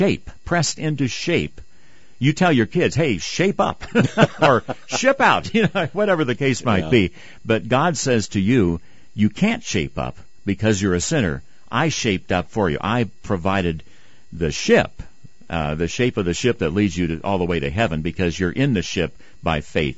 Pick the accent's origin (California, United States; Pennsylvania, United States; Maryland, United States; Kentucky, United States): Kentucky, United States; I grew up in Kentucky. Crawfish was popular. We called them crawdads.